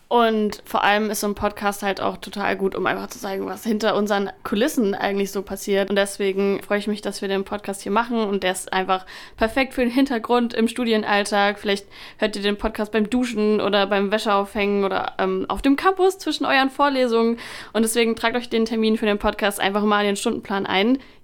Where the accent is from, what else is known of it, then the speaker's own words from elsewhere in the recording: Schleswig-Holstein, Germany; Ich komme auch aus Schleswig-Holstein und bin auch mega froh, hier in Norddeutschland studieren zu können.